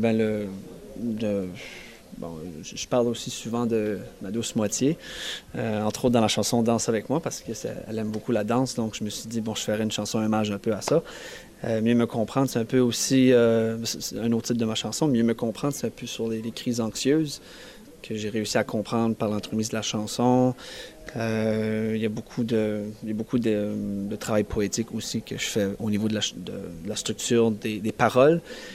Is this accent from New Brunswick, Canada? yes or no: yes; Nigadoo, New Brunswick, Canada; je viens de Nigadoo, donc c'est un petit village sur la région côtière du Nouveau-Brunswick dans le nord. Donc j'ai des vagues en pleine figure tout le long de l'année.